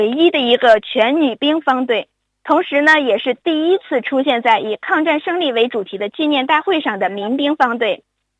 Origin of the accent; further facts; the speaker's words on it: Hebei, China; 那作为一名河北人呢